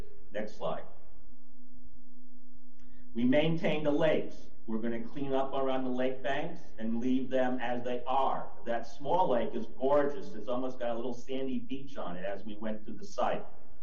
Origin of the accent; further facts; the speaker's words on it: Florida, United States; I'm from South Florida, however, I was one of the architects who originally worked with IT&T on this project back in the early 80s.